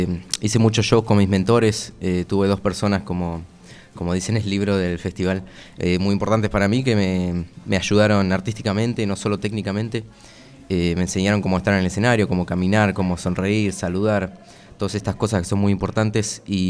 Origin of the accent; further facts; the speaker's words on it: Argentina; Claro, no es muy usual en mi país, ¿no?